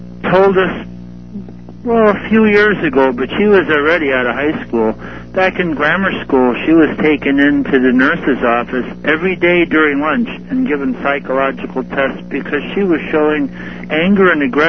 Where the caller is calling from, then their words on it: Illinois, United States; I'm calling from about four counties west of Chicago.